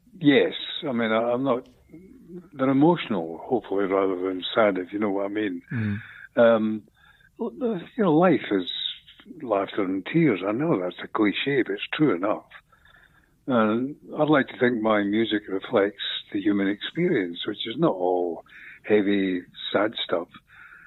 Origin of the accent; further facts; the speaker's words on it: Scotland, United Kingdom; now in Australia; Scotland, where I was born and raised, and Australia, where I lived, you know, I've lived for the last 55 years.